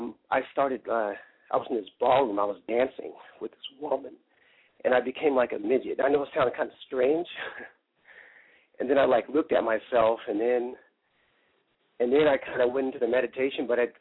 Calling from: Silver Spring, Maryland, United States; I'm calling from Silver Spring, Maryland.

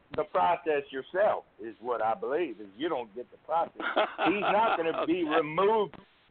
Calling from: Taylorsville, Mississippi, United States; I'm from Mississippi.

